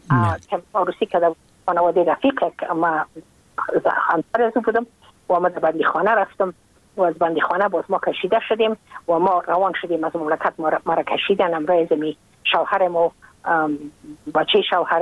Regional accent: Afghanistan; moved away as an adult; now in United States

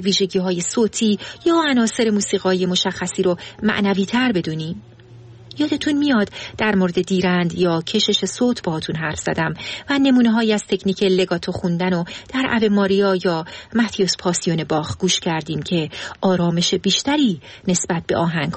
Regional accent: Iran; ما فارسی زبونای مسلمون که توی ایران بزرگ شدیم

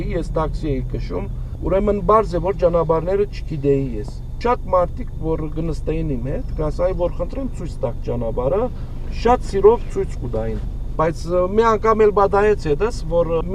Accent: Syria; now in Armenia; Բայց շատ ժամանակ, որ մեզ ոստիկանությունը գանգնեցնում էր և իմանում էր, որ սիրիահայ ենք

